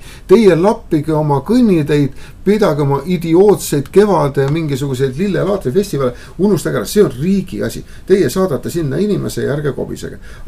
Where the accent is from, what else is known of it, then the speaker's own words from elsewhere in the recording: Viljandi, Viljandi County, Estonia; mina olen Viljandi poolt pärit